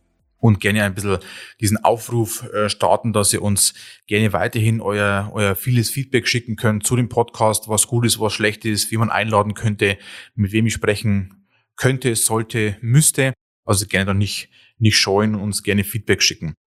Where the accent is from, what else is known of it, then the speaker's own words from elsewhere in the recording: Bavaria, Germany; Wir kommen ja auch aus Ostbayern.